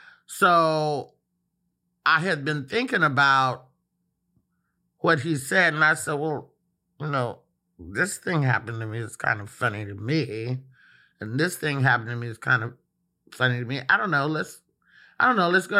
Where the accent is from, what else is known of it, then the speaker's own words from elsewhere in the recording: Oakland, California, United States; also born or lived in Castro Valley; I grew up in the Bay Area.